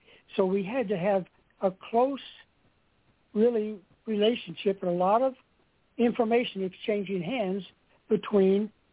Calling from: Winnsboro, Texas, United States; I'm calling from Winsboro, Texas.

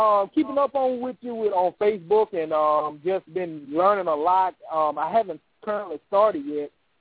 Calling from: Birmingham, Alabama, United States; I'm calling from Birmingham, Alabama.

